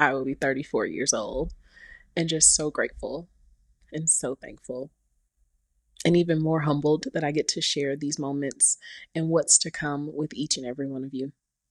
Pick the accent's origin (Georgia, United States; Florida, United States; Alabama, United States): Georgia, United States; Atlanta; So I'm from Atlanta, Georgia, Atlanta born and raised, okay?